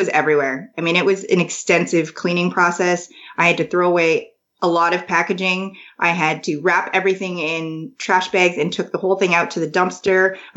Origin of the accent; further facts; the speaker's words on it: Kitchener, Ontario, Canada; I grew up in Kitchener. But I would stay all the summers in a place called Oakville by a lake with my cousin every summer